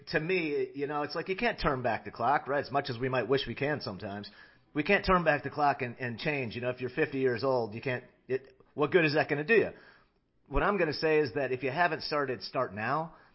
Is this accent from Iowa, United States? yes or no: no; Illinois, United States; You know, I remember in the Midwest, we're from Northern Illinois, and I tell you what, I don't feel like I even see the sun from, middle of October until April or something.